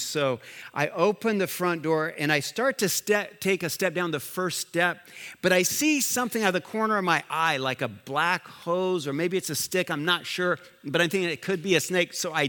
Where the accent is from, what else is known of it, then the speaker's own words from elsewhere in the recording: Liberia; I grew up in Africa. I grew up in Liberia, where every snake in Liberia is poisonous.